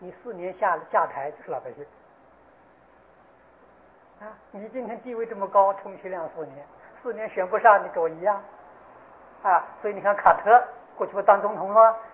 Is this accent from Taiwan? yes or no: no; China; 因为素食是我们中国人提倡的